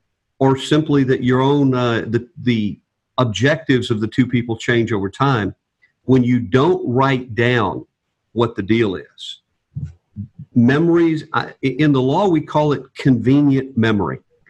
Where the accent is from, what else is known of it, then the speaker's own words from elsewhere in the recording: the South, United States; I grew up in the South too, and you like to be able to do business with people based on their word.